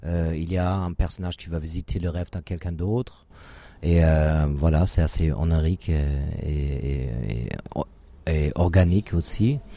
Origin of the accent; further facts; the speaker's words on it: Germany; now in France; Moi, je suis allemand, mais j'habite en France.